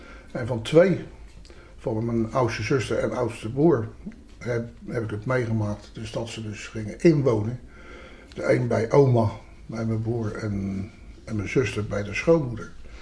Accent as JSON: {"language": "Dutch", "town": "Leiden", "region": "South Holland", "country": "Netherlands", "tie": "born or raised there", "said": "12 juni 1941 ben ik dus geboren in de Formosestraat, dus in de Kooi in Leiden. En ik heb tot mijn 47ste jaar heb ik in de Kooi gewoond."}